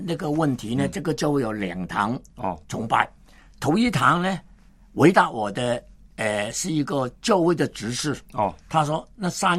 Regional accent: Hong Kong; born there; 我在香港出生，1938年在香港出生，1961年呢，我是英国殖民地的一个老百姓

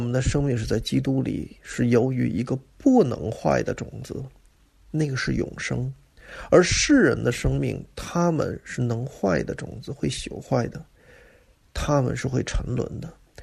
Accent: Beijing, China; 用我们北京人话说，

